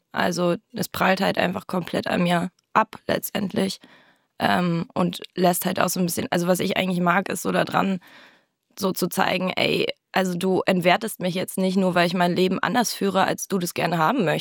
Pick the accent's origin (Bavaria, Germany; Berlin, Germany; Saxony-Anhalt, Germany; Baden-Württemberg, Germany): Berlin, Germany; Tempelhof.